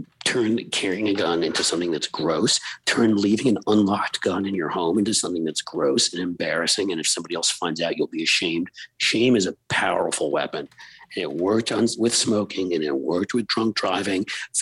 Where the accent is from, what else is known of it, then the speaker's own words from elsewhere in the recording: New York City, New York, United States; because I grew up in New York City, and so everybody can hate me listening here because I'm a Yankees fan.